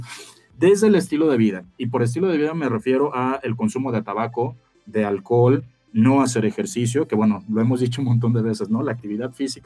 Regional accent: Mexico; Y nosotros como mexicanos, si tú nos estás escuchando en otro país, pues bueno, primero que nada, saludos hasta donde nos estás escuchando

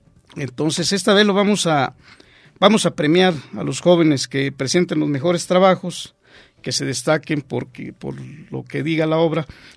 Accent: Mexico; la misión que tenemos como mexicanos

